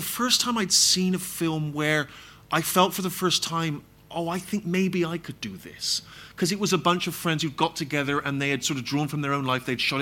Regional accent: Bristol, South West England, United Kingdom; and then when I went back to my hometown of Bristol, I used to write for this magazine

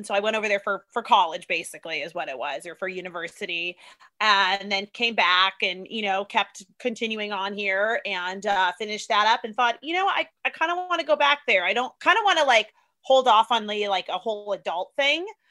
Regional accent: San Diego, California, United States; also born or lived in Sydney, Australia; I'm from San Diego, and then I lived in Sydney, Australia for 10 years.

